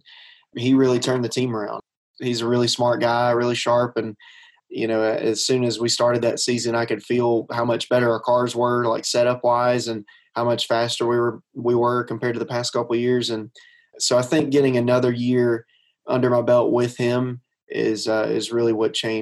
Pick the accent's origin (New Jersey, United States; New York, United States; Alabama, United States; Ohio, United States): Alabama, United States; Munford; He started out in his 20s, and we grew up there in the Munford area. So really, really close, about 10 minutes away from the Super Speedway at Talladega.